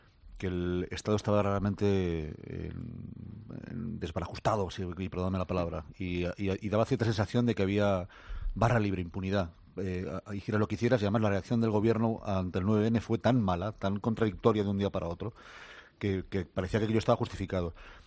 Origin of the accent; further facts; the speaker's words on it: Spain; somos así los españoles